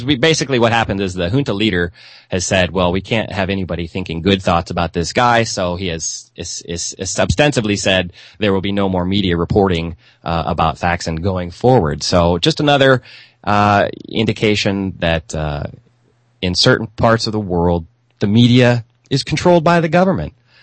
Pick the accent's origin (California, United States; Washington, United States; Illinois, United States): Washington, United States; a lot of you know that I spent a lot of time growing up in Washington State, so I keep an eye on what's going on up there.